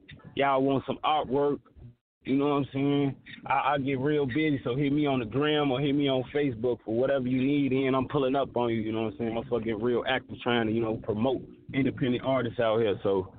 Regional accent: Chicago, Illinois, United States; also born or lived in Minneapolis; I'm an artist from Chicago, Joe, but, you know, I'm in Minneapolis, too, with it. But, you know, I'm really from Chicago. I'll be back and forth with it

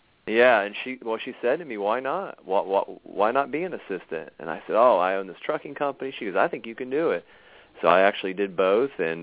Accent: Lima, Ohio, United States; Yeah, well, I'm originally from Ohio, in Lima, Ohio.

